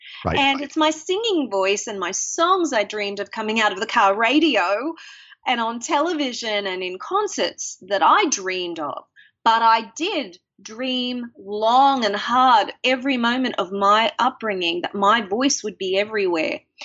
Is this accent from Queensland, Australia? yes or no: yes; Mackay, Queensland, Australia; when I was a little girl growing up in Australia in a town called Mackay near the Great Barrier Reef